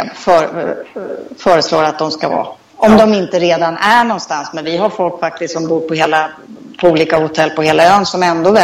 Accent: Sweden; moved away as an adult; now in Thailand; Nej, jag är nog svensk i grunden. Jag kom ju inte hit förrän efter jag hade fyllt dryga 40.

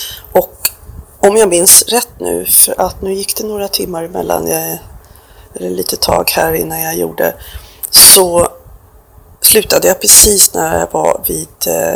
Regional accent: Sweden; Jag tycker att ibland är det dödyrt, även hemma i Sverige.

